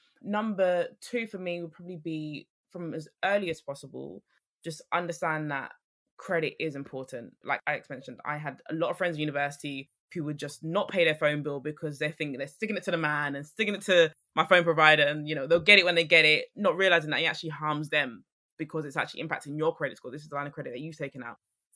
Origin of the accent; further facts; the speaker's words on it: London, United Kingdom; now in Suffolk, United Kingdom; I am born and raised in London. Don't know anything different than London. And I moved out of London November 2022, so I now live in Suffolk.